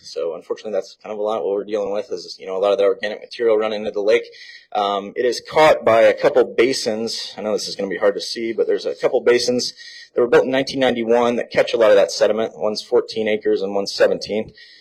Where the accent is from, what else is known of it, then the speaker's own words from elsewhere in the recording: Jasper, Indiana, United States; I'm from Jasper, but never really visited West Boggs until I took the job.